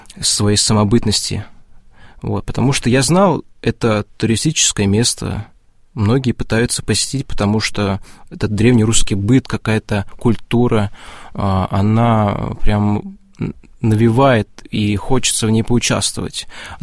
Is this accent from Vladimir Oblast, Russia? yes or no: yes; Gus-Khrustalny, Vladimir Oblast, Russia; нельзя сказать, что я там Суздалец даже. Я вообще родом из Гуся-Хрустального.